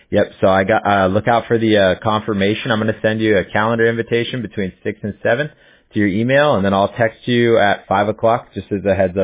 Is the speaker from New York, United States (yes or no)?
no; Huntington Beach, California, United States; now in Newport Beach, United States; But I grew up in Huntington Beach, and then I live in Newport Beach now